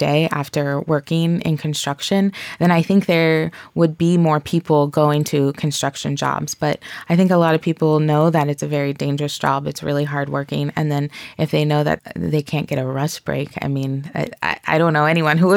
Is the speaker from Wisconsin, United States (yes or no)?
no; Austin, Texas, United States; I was very sad at times because I love my hometown. I love Austin.